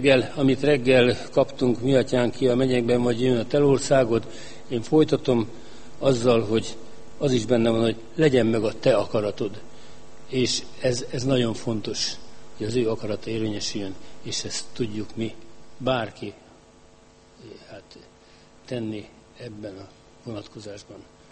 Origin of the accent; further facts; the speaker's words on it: Szeged, Csongrád-Csanád, Hungary; nyugdíjas valaki, és itt éltem le Szegeden, itt születtem, itt éltem le az egész életemet.